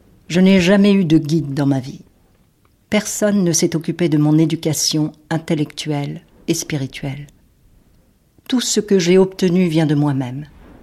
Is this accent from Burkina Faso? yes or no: no; France; J'ai grandi en France. Je suis venue en France à l'âge de 4 ans.